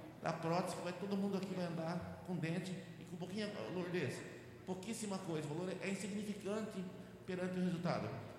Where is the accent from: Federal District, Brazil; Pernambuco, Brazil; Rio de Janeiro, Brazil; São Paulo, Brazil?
São Paulo, Brazil; Pederneiras; moved away; Eu venho de Pederneiras lá, a minha cidade lá, estou aqui há 25 anos